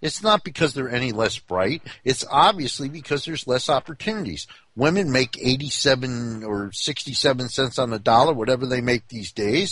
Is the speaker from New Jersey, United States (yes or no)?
yes; New Jersey, United States; also born or lived in Montgomery County, Maryland; I think I grew up first in North New Jersey, and then I moved to Montgomery County, Maryland. So I went from one of the nastiest inner cities in the 1960s to one of the wealthiest counties in America.